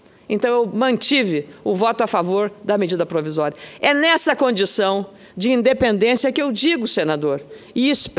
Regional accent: Rio Grande do Sul, Brazil; eu, como gaúcha, fico feliz porque o Rio Grande do Sul começou esse projeto

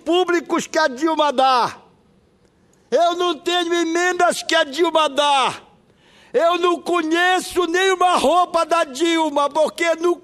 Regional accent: Pará, Brazil; Eu vim para cá, senhor presidente, desço, para representar o povo da minha terra querida, que eu amo, que eu adoro.

